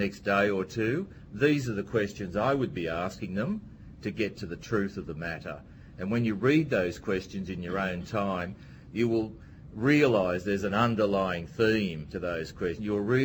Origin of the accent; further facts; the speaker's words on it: Sydney, New South Wales, Australia; now in Newcastle, Australia; I'm in Newcastle now is because when I found them when I was in my early 20s, they were all in Newcastle. I grew up in Sydney, so when I was married, a few years later, I moved to Newcastle